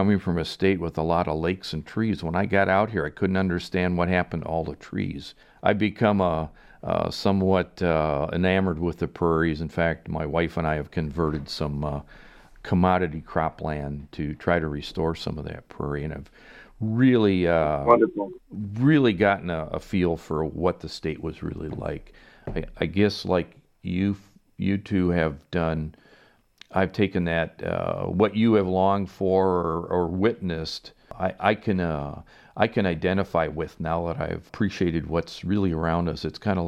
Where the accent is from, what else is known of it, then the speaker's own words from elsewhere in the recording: Wisconsin, United States; I'm originally from Wisconsin, and every time I go back, I go like I've never really left